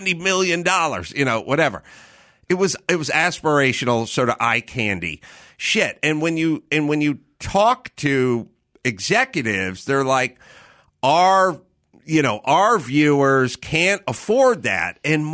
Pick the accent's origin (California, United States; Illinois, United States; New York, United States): California, United States; North Hollywood; I'm not interested in tours of the house I grew up in North Hollywood.